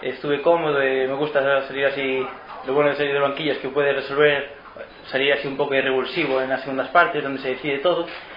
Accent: Galicia, Spain; Voy a mi tierra, Galicia

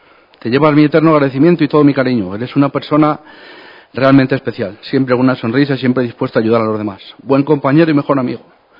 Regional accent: Guijuelo, Castile and León, Spain; Guijuelo, todo en mi vida gira en torno a mi pueblo, y lo hago gustoso.

